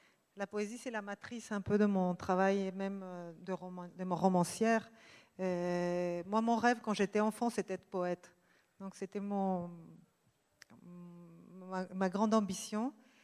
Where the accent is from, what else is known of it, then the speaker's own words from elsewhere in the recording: Lima, Peru; French is a second language; je pense que j'étais déjà un peu française parce que j'avais fait l'école française à Lima. Donc j'ai appris le français, j'avais 3-4 ans.